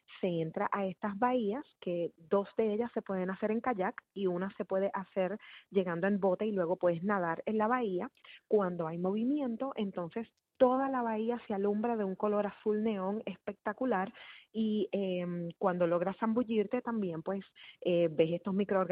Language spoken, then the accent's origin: Spanish; Puerto Rico; tenemos una cultura rica, vibrante, que se mantiene viva a través de lo que es nuestra gente, que somos los boricuas.